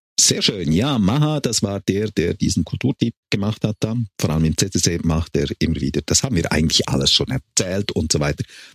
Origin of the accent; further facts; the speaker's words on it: Switzerland; Als Schweizer geben wir natürlich die Namen nicht bekannt